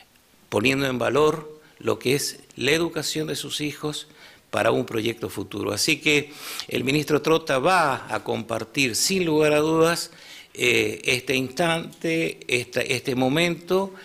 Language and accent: Spanish; Argentina; como ciudadano argentino y funcionario nacional